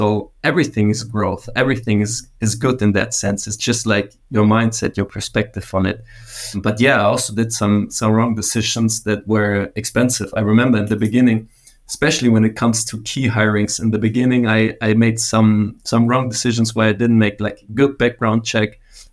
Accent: Munich, Bavaria, Germany; but I'm from Munich, Germany, so the mountains are close.

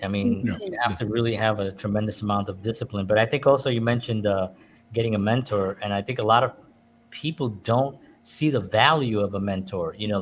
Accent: New York, United States; I mean, I grew up in New York, so I did a lot of running, but that was more intense.

